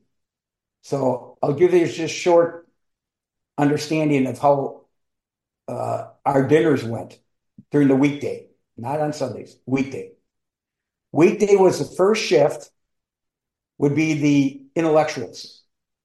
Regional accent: St. Paul, Minnesota, United States; And I was born, I think it's number 2 through 11 were born in St. Paul, Minnesota. So I was raised in St. Paul, and also my 10 brothers and sisters.

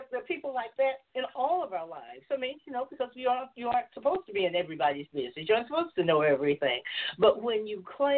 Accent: the South, United States; I grew up in the South, and I can't tell you how many people, white women, men will tell you

